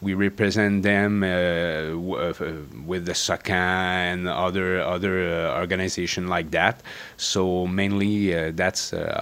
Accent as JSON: {"language": "English", "town": "Quebec City", "region": "Quebec", "country": "Canada", "second_language": "English", "said": "I'm from Quebec City."}